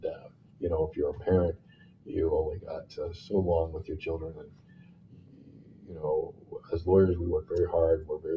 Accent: Edmonton, Alberta, Canada; Pretty much what I did as a boy growing up in Edmonton.

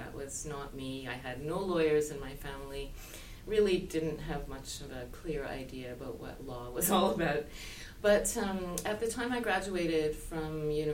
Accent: Quebec, Canada; I was born and raised in Quebec in the Eastern Townships, beautiful area. My parents were both from Nova Scotia. They moved to the Eastern Townships of Quebec after World War II, I believe mainly for economic reasons.

